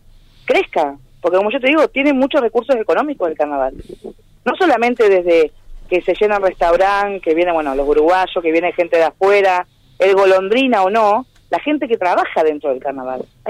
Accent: Gualeguaychú, Entre Ríos, Argentina; de las personas que somos de Gualeguaychú

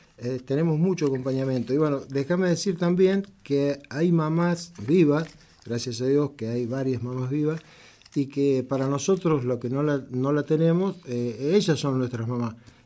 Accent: Berrotarán, Córdoba, Argentina; Yo vengo de Berrotarán, un pueblito que es de la provincia de Córdoba, está a 70 kilómetros de Río Cuarto, y es un pueblo de 12.000, 13.000 habitantes.

